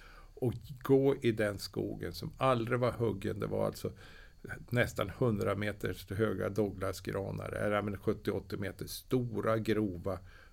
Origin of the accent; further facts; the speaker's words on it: Östersund, Jämtland County, Sweden; jag kommer ju från Östersund och jag har en barack uppe i fjällen